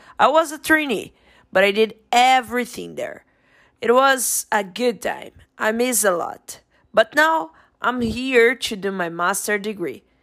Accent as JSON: {"language": "English", "country": "Brazil", "second_language": "English", "moved": "as an adult", "lives_now": "United States", "said": "I'm from Brazil, but I'm living in USA now. I moved to study. I'm a vet student"}